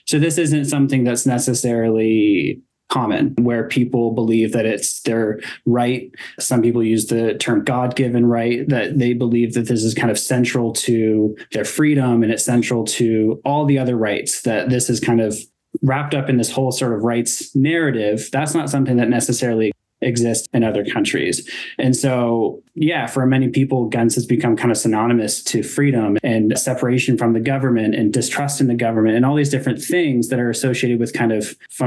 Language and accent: English; Canada; where I grew up in Canada